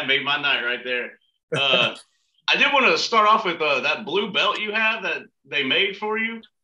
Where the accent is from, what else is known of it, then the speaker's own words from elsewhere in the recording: Texas, United States; American citizen. I'm a Texan.